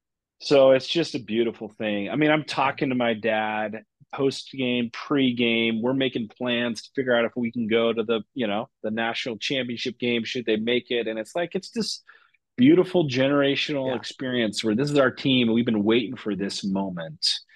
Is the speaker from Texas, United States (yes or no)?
no; Seattle, Washington, United States; We're rooting for our city. I grew up in the Seattle area